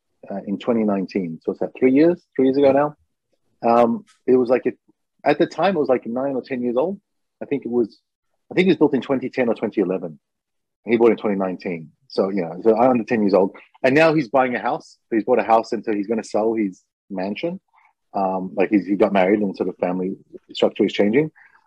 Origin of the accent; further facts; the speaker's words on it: Australia; Like, cool, I'm Australian